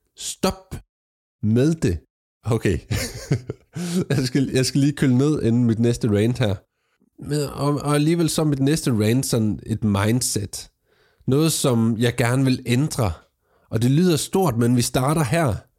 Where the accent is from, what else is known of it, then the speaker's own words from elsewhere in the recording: Jutland, Denmark; Eller måske har du et modsvar til mig som jyde